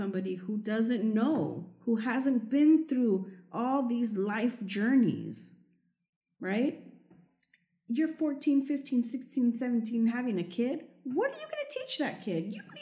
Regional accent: San Francisco, California, United States; just because I grew up in the Mission, it annoys me when people are like, "Oh, you grew up in the Mission. You know what it's all about.

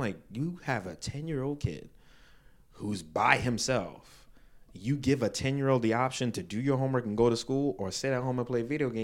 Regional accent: Brooklyn, New York, United States; I grew up in Brooklyn, in Canarsie, right around there. My parents are Caribbean, just like their parents are Caribbean.

